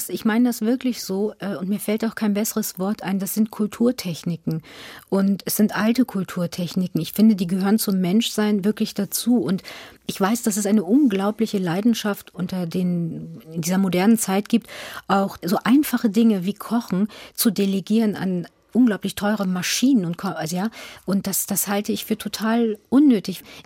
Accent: Lower Saxony, Germany; Ich bin in Niedersachsen zur Schule gegangen.

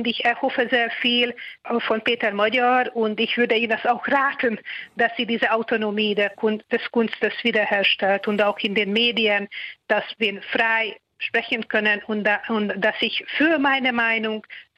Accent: Hungary; first language Hungarian; German is a second language; weil ich in meiner Muttersprache schreibe, weil ich sehr verbunden bin in meine ungarische Welt

